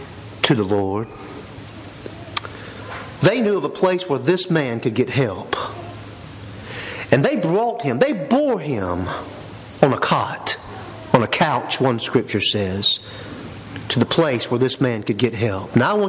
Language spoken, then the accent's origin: English; Warner Robins, Georgia, United States; I knew a man growing up in Warner Robins